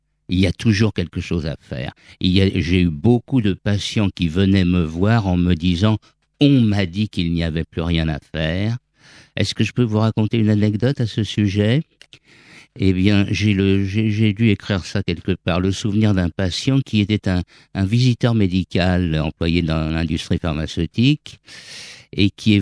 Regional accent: Paris, Île-de-France, France; born there; je suis né avenue Junot à Montmartre, dans le 18e arrondissement.

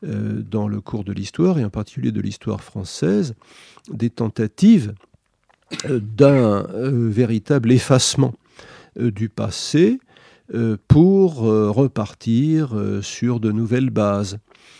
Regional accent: France; comme je vis en France et je suis français, je vois les choses d'un petit peu plus près.

